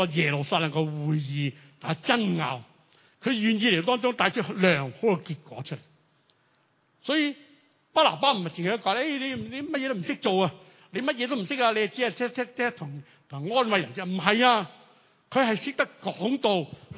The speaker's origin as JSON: {"language": "Chinese", "country": "China", "said": "我们中国人很着重排名的"}